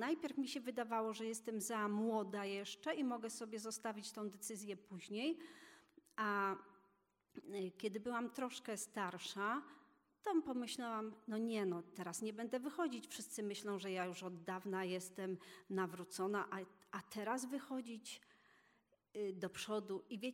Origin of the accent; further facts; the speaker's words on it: Wisła, Silesian Voivodeship, Poland; Tak jak Radek, pochodzę z Wisły i tak jak Ewa, z domu, w którym od zawsze prowadzono mnie do zboru.